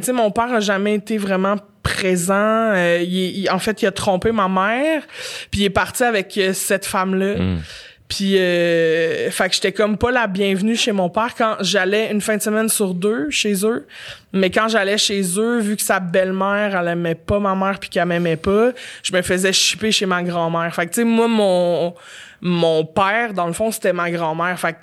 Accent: Montreal, Quebec, Canada; J'étais Montréal.

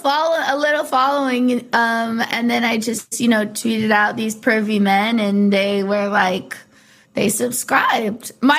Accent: California, United States; Yes, how could you tell? I grew up in Orange County.

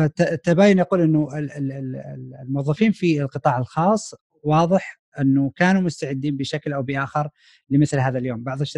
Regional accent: Saudi Arabia; now in United States; حنا كطلاب سعوديين هنا في أمريكا ممنوع علينا أن نأخذ مواد أونلاين إلا بإذن

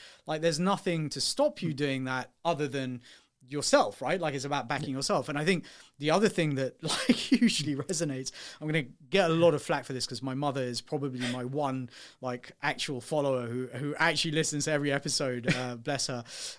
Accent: United Kingdom; Obviously, I'm a British Asian, I'm an East African Asian. You know, family's been here, you know, all of my life.

